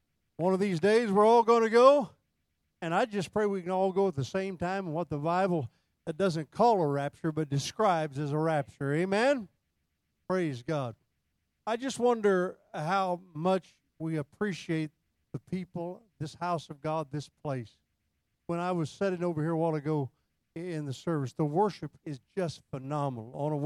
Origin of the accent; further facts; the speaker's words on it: Indianapolis, Indiana, United States; We're both from Indianapolis, and we had that affinity together.